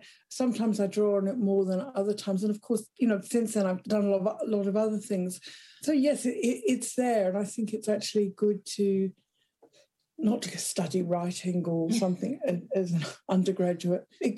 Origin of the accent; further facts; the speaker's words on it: London, United Kingdom; born there; I was born in London.